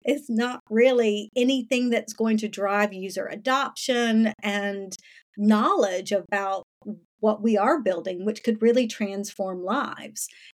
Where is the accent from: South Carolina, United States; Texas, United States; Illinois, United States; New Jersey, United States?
South Carolina, United States; I had a very, very difficult experience in my hometown of South Carolina